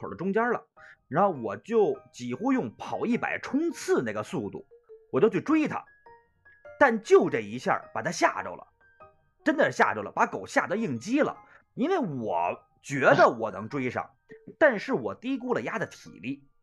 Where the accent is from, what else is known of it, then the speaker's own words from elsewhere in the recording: Pinggu, Beijing, China; 我小的时候在平谷农村，当时平谷农村就是一到晚上小男孩嘛跟同村的几个小孩啊一块玩